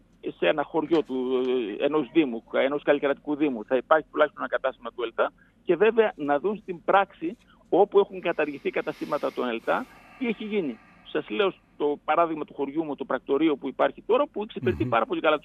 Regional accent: Zagliveri, Central Macedonia, Greece; Στο χωριό μου, το Ζαγκλιβέρι, που είστε από εδώ και το ξέρετε όλοι, μια κομμόπολη 2.500 κατοίκων

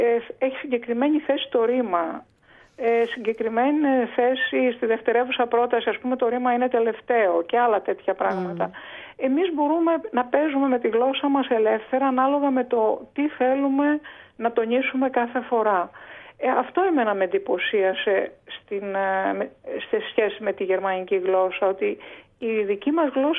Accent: Amaliada, Western Greece, Greece; born or raised there

